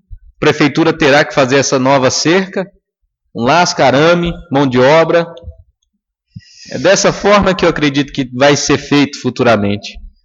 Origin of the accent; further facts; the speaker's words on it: Nova Santa Helena, Mato Grosso, Brazil; Nova Santa Helena, cidade onde eu nasci e me criei, acompanhei todos os avanços de nosso município.